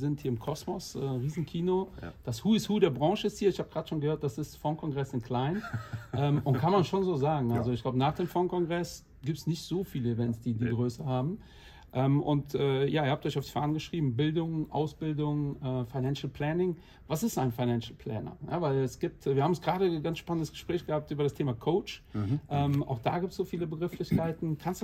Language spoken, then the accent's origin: German; Portugal; weil ich bin auch 45, habe auch 2 Kinder und bin Portugiese.